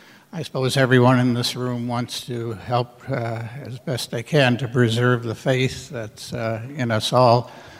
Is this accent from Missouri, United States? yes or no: no; Milwaukee, Wisconsin, United States; Milwaukee.